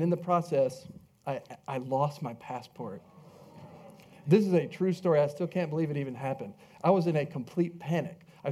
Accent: Georgia, United States; born there; now in Texas, United States; It says, hey, I live in Texas. I was born in Georgia in 1966. I'm an American.

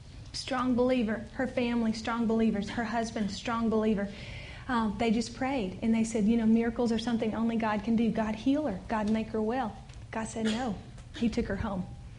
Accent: the South, United States; Growing up in the South, lice had a stigma, okay?

